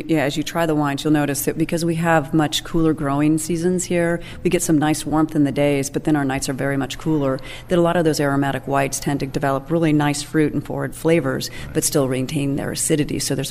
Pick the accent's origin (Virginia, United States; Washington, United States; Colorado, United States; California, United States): California, United States; because I was from the Napa Valley and I was going to show these guys how to make Cab.